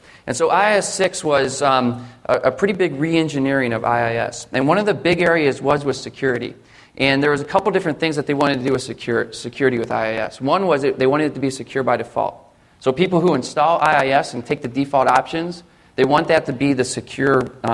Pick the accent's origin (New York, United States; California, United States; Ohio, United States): Ohio, United States; Columbus; I'm from Columbus, Ohio, and I cover Michigan, Ohio, and Kentucky.